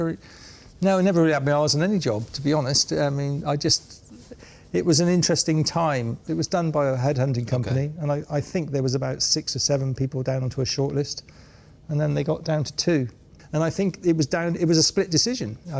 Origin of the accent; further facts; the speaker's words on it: Bristol, South West England, United Kingdom; this might sound crazy, the fact that I was from Bristol.